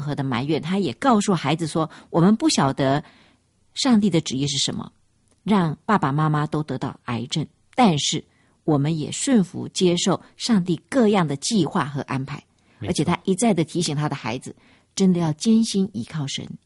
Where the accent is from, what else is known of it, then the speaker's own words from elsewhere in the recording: China; 我们中国人就讲到生离死别嘛哈